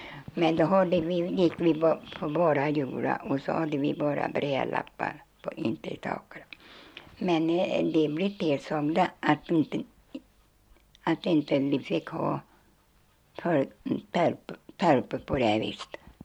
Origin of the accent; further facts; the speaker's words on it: Fridene, Västra Götaland County, Sweden; born there; Jag är född, vi är födda i Fridene allihopa.